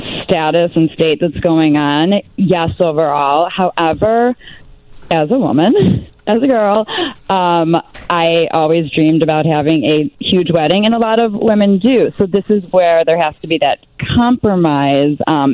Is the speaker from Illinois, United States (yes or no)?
yes; Chicago, Illinois, United States; I do. Yes, I love Chicago. It's my hometown.